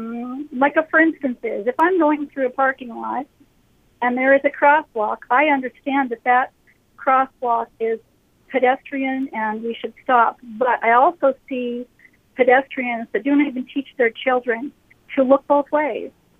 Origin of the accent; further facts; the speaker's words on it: Oregon, United States; We moved here from Oregon 3 years ago, and the first thing we noticed is the difference between the way motorists here behave and pedestrians.